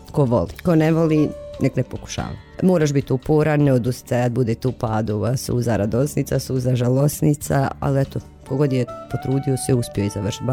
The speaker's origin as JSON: {"language": "Bosnian", "town": "Tešanj", "region": "Federation of Bosnia and Herzegovina", "country": "Bosnia & Herzegovina", "tie": "born or raised there", "also_born_or_lived": "Doboj", "said": "dolazim iz općine Tešanj, tamo zaposlena kao ljekar porodične medicine. Odrasla sam u Tešnju, inače sam rodom iz Doboja, svi znamo rat, preseljenje i tako da sam odrasla u Tešnju"}